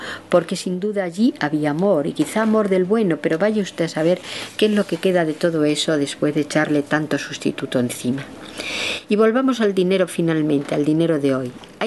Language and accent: Spanish; Extremadura, Spain; Yo me acuerdo de chica que los grandes terratenientes de mi tierra, de Extremadura, nunca decían que eran ricos